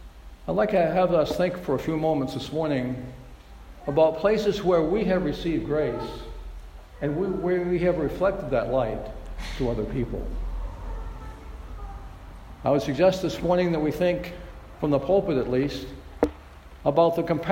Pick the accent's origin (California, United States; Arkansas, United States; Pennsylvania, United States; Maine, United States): Maine, United States; we were delighted with his wonderful writings from my home state of Maine